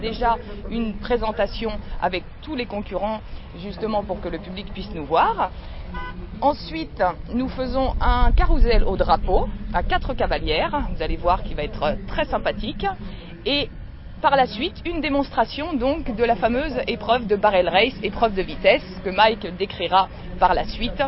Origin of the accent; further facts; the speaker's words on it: Hauts-de-France, France; Oui, pardon, effectivement, du nord, de la Picardie, là où il fait toujours mauvais.